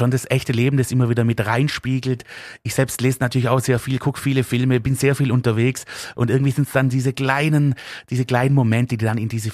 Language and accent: German; Baden-Württemberg, Germany; accent: Swabian; Ja, also das kann ich auch gar nicht verstecken. Also das keine Chance, irgendwie ins Hochdeutsche abzugleiten. Das wird mir auch immer bleiben und genau, das ist gehört zu mir.